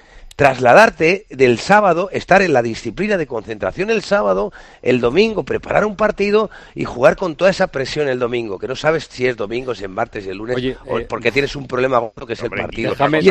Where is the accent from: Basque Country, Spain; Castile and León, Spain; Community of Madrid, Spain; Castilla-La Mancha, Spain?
Castilla-La Mancha, Spain; Puertollano; yo soy de Puerto Llano, mi familia estaba en Puerto Llano